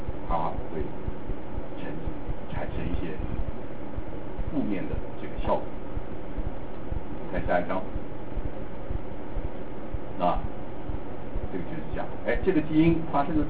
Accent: China; 我说哎，我们中国人其实很早就知道这个道理。

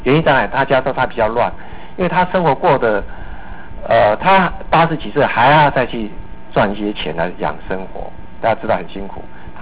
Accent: Taiwan; 那我就跟他讲，我从台湾过来的，很远很远很远

